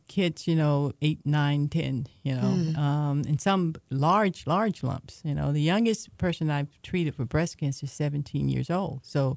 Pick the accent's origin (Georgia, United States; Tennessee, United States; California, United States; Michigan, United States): Georgia, United States; Atlanta; I can think back growing up in Atlanta, never really having had a conversation about breast cancer